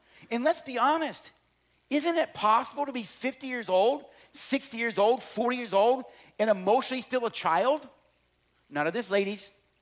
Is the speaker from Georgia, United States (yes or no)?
yes; Georgia, United States; And when we were growing up in Georgia, Don was fifth in the state in powerlift, first in the county.